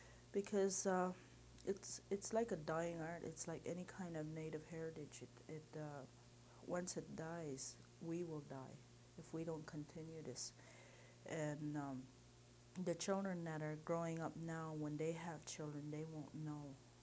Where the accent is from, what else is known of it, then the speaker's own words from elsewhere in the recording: Ontario, Canada; born there; I was born on the Cape Croker Indian Reservation.